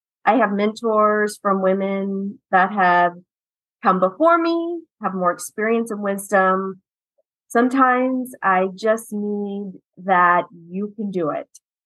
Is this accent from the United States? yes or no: yes; Texas, United States; I'm from Texas, so Texas has a Texas Women's Mortgage Association.